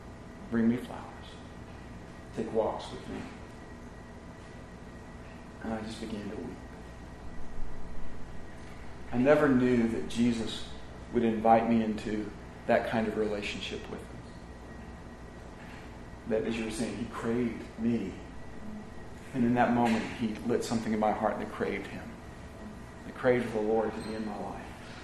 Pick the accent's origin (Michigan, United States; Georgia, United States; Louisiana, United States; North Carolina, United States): Georgia, United States; Atlanta; I grew up in Atlanta, Georgia. We moved back to Atlanta the same year that Braves moved to Atlanta from Milwaukee in the mid-60s. I was just a little kid, but man, so I love the Braves.